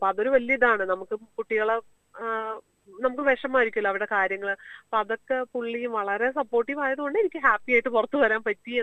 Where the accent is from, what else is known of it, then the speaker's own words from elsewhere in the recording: Ernakulam, Kerala, India; moved away as an adult; ഞാൻ 2007 ഞാൻ പഠിക്കാനായിട്ടാണ് വന്നത് ഇവിടെ. എന്റെ നാട് എറണാകുളത്താണ്.